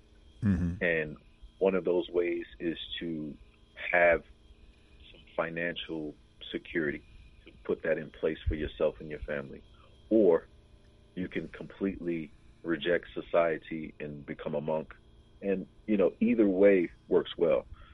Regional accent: Columbus, Georgia, United States; now in Atlanta, United States; Originally, I'm from Columbus.

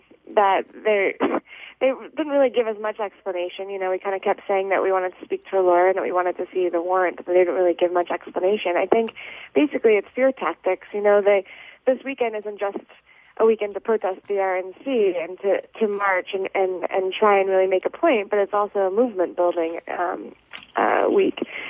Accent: New York, United States; now in Washington, United States; You know, I grew up in New York and I live in D.C.

